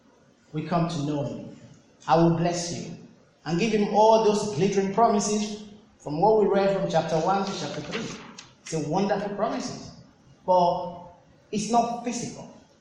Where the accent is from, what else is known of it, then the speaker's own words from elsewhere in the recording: Nigeria; I am not English, I'm not British, I'm a Nigerian. Why am I here?